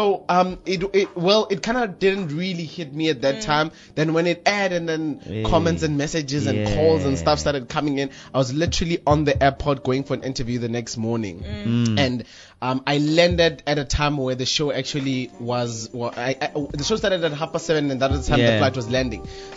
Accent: Lesotho; now in South Africa; Originally, I'm from Lesotho.

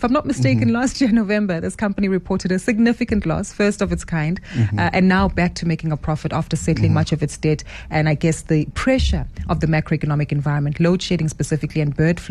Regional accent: South Africa; is there still opportunity, especially for us as South African investors, when it comes to the U.S. stock market

